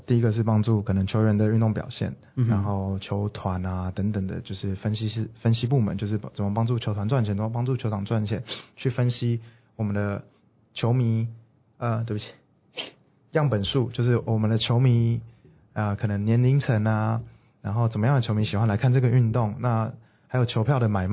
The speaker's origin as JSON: {"language": "Chinese", "country": "Taiwan", "tie": "born or raised there", "said": "那我觉得这个东西是在台湾至少我长大的过程中比较少去碰到的"}